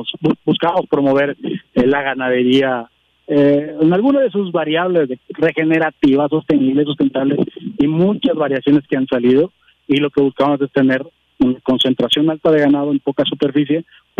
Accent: Mexico; Y sí, sí andamos bigotones, de sombrero, y botudos, como buen mexicano.

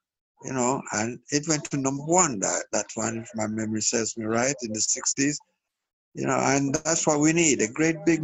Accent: Ghana; born there; moved away; Oh, I was born in the Gold Coast, which is in West Africa. It's now called Ghana. Mm-hmm. That's where I was born. And I came here before it became Ghana.

